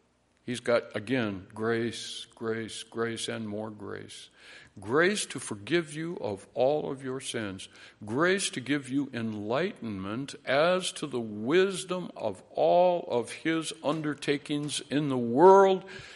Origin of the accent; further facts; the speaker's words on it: Minneapolis, Minnesota, United States; Yes, as a young man, I grew up in South Minneapolis.